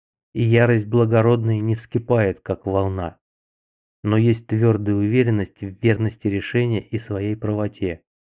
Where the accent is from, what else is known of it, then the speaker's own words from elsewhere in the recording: Crimea, Ukraine; Я крымчанин, и эта война – это моя боль.